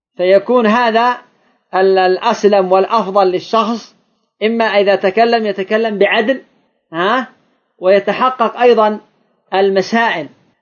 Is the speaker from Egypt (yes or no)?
no; Yemen; هناك كان عندنا في اليمن